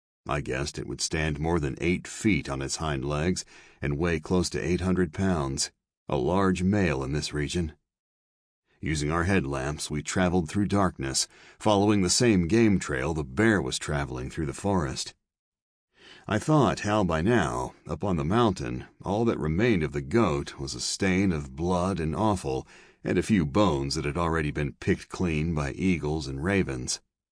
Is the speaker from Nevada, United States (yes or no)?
no; Juneau, Alaska, United States; I grew up in Juneau and live on nearby Douglas Island, both of which are just a few miles boat ride from Admiralty Island.